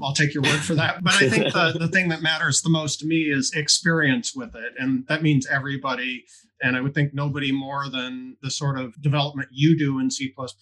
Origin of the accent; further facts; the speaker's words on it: Detroit, Michigan, United States; You know, I grew up around Detroit